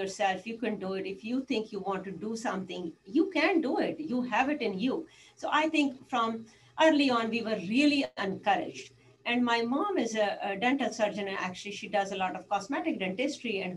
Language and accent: English; India; You know, I grew up in India, and a small town India